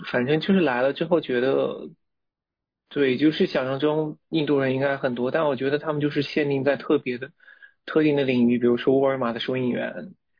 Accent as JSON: {"language": "Chinese", "country": "China", "said": "他看我是中国人就开始跟我说中文"}